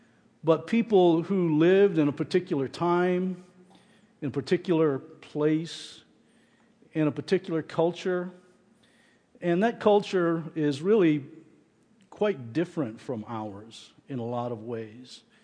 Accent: United States; I love America. I love growing up in America.

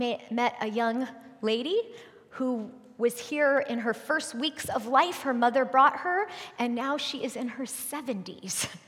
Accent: Arizona, United States; now in Springfield, United States; He started in Arizona. I grew up in Arizona. And then my husband and I moved.

